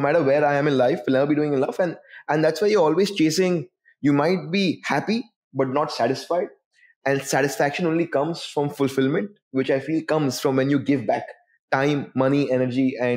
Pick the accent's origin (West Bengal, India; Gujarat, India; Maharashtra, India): West Bengal, India; Kolkata; growing up in Calcutta, I have a strong set of friends.